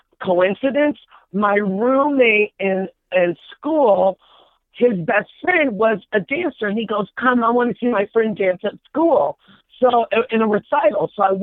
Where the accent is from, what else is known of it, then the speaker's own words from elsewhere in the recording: Dayton, Ohio, United States; And from that point forward, I'm originally from Dayton, Ohio.